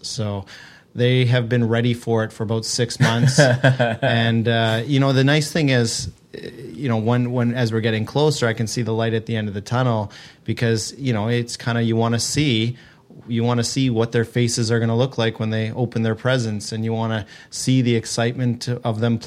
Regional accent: Ontario, Canada; I didn't used to have to because we grew up in Ontario where you could just play for free on the pond.

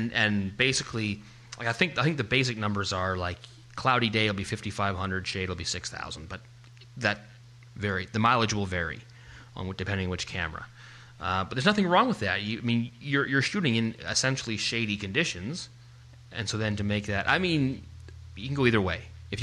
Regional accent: Vancouver, British Columbia, Canada; Like, this represents to me what it was like growing up in Vancouver in the fall.

